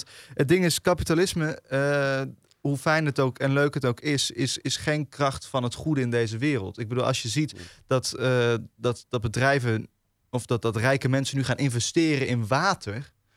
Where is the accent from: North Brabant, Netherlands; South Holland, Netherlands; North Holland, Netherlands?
North Brabant, Netherlands; Eindhoven; Ik ben Eindhovenaar, dan moet je een beetje een hekel hebben.